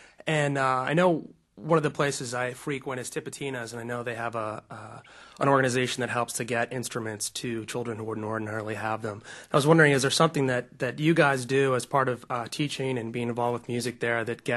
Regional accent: Worcester, Massachusetts, United States; I'm originally from Worcester, Massachusetts.

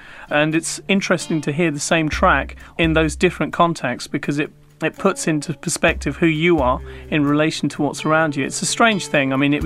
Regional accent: England, United Kingdom; Well, I mean, at the time I was growing up, the National Front, which is a very right-wing type org

